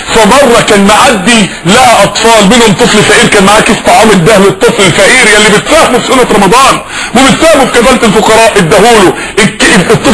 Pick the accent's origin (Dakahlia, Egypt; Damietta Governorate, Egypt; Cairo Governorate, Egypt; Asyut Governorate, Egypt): Dakahlia, Egypt; Mansoura; عندنا في المنصوره